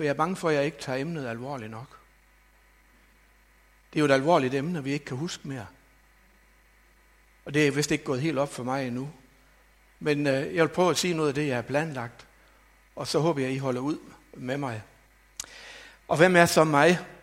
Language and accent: Danish; North Denmark Region, Denmark; jeg er født i Thy og er Thybo, helt ind i blodet.